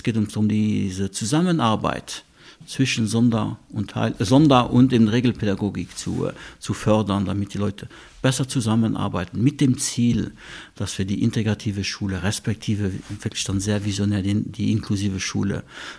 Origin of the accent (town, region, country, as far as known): Luxembourg; accent: Moselle Franconian; moved away as an adult; now in Switzerland